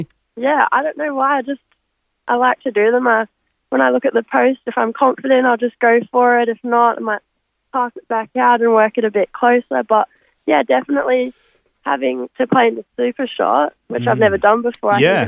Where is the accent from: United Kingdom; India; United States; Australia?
Australia; Gold Coast, Queensland; And I'm from the Gold Coast, so I'm not, like, local to the Sunshine Coast.